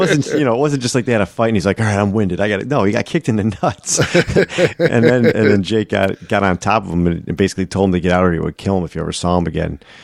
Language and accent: English; Buffalo, New York, United States; See, I'm from Buffalo. And if you're not from New York or if you just say, oh, I am Buffalo, New York, people assume that you're by New York City. I am completely opposite side of the state, way opposite side.